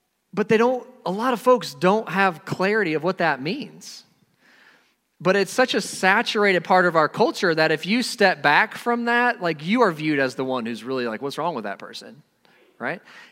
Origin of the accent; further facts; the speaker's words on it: Indiana, United States; So I came from Indiana.